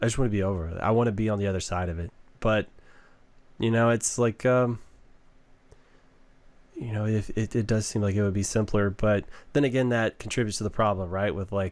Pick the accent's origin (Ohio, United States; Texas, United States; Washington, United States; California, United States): Texas, United States; Like, we're from Texas, yeah, bro.